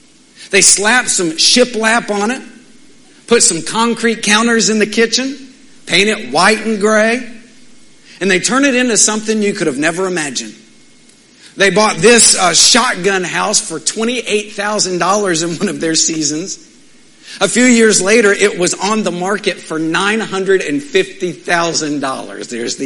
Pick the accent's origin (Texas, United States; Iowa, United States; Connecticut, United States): Texas, United States; Midland; Now, I'm from Midland, okay?